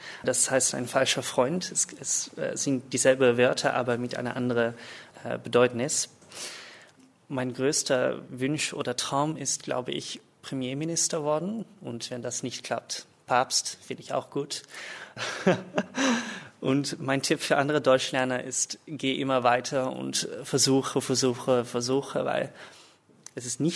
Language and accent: German; Rotterdam, South Holland, Netherlands; German is a second language; Ich komme aus Rotterdam in den Niederlanden. Ich bin in 1997 geboren, auch in Rotterdam. Ich lerne Deutsch, weil es natürlich in den Niederlanden verpflichtet ist, Deutsch zu lernen.